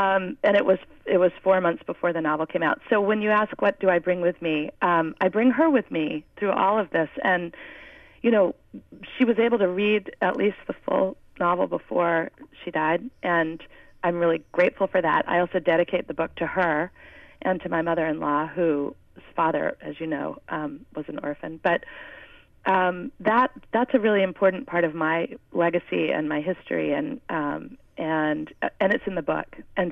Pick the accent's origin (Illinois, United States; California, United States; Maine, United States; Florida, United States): Maine, United States; Bangor; I grew up in Bangor, which is 10 miles from Indian Island that I describe in the book, and I went to school with some Native Americans as well